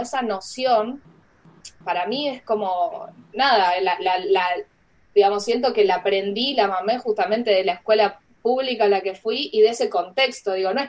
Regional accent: Lomas de Zamora, Buenos Aires Province, Argentina; porque yo soy de Lomas también

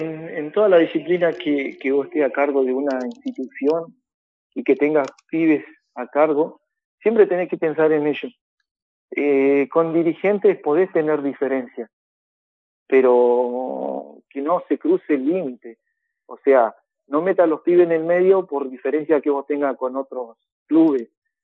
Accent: Ingeniero Jacobacci, Río Negro, Argentina; somos hijos de Jacobacci. Y no hay nada más lindo que ir un fin de semana al estadio municipal que nuestro, que de nuestro pueblo

